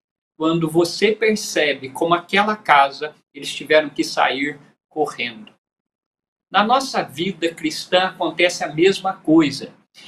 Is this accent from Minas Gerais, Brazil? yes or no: yes; Machado, Minas Gerais, Brazil; born there; passar por Machado, Minas Gerais, a cidade onde eu nasci